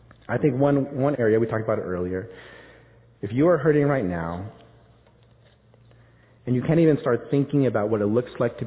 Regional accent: Irvine, California, United States; I think about now growing up in Irvine and how the access to education I have here versus maybe in the Philippines.

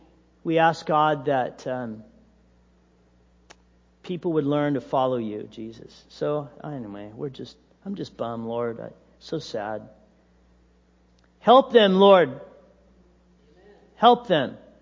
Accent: Big Bear, California, United States; growing up in Big Bear back in the 70s

